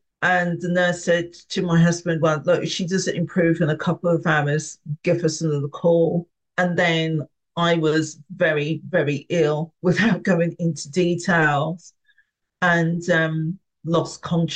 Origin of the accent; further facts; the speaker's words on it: Birmingham, West Midlands, United Kingdom; So I live in Birmingham and I'm from Birmingham.